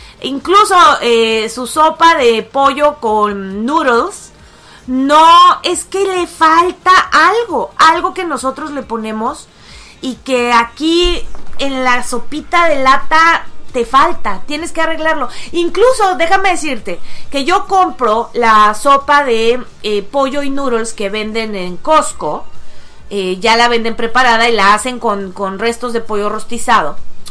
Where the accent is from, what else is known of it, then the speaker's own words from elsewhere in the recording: Mexico; Entonces sí, somos los mexicanos un país sopero. Lo somos, definitivamente.